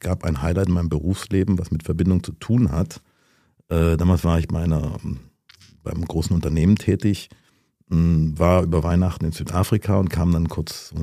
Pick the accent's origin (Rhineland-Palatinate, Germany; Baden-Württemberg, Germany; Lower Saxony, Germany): Baden-Württemberg, Germany; Ludwigsburg; weil ich komme aus dem Stuttgarter Raum, Ludwigsburg, habe dann auch in Tübingen studiert